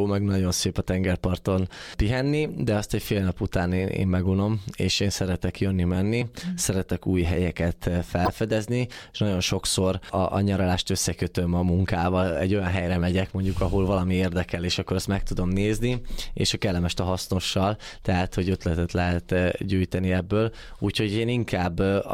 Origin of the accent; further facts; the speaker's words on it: Hungary; Ugye itt nőttem fel gyerekként. Magyarország az... az pótolhatatlan.